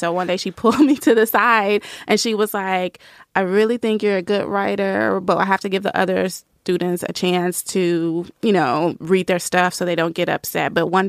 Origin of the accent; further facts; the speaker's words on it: Nashville, Tennessee, United States; So I was, and I grew up in the South. I'm from Nashville.